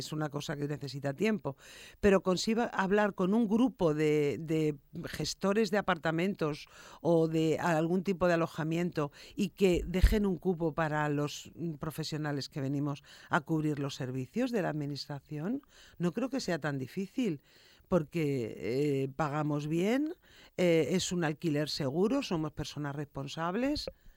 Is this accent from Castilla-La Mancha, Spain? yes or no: no; Extremadura, Spain; Pero yo que no tengo coche, que vengo de Extremadura, pues ya me contarás.